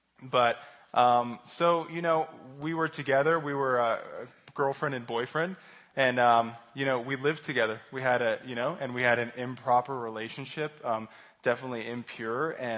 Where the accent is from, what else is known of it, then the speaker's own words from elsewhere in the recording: Denver, Colorado, United States; So I grew up pretty normal. I'm from Denver, from Colorado